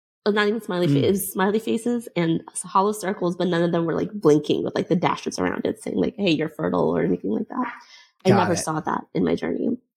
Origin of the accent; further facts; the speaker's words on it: India; My sole purpose as an Indian woman was to give my mom grandchildren.